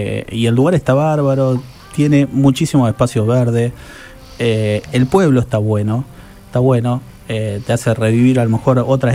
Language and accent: Spanish; Maciel, Santa Fe, Argentina; Somos de Maciel.